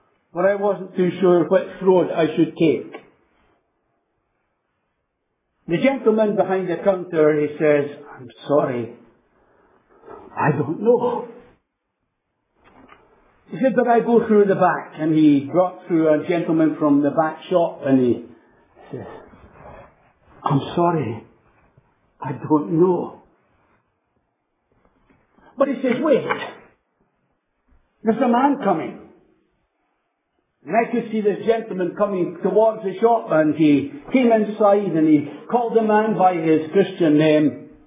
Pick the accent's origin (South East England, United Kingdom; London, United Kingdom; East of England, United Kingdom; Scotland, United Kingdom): Scotland, United Kingdom; Lochore; He's older than me, of course, but we grew up in Lochore together.